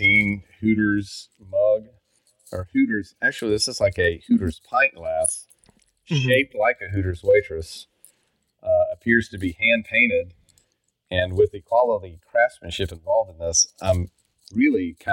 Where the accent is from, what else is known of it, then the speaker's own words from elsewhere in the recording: Augusta, Georgia, United States; I grew up in Augusta, Georgia, which is a great town.